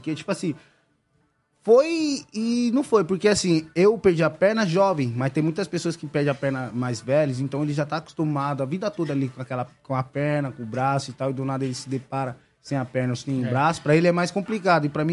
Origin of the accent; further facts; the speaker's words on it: Suzano, São Paulo, Brazil; nós que somos do bairro de Suzano, da cidade de Suzano. E do bairro de Miguel Badra.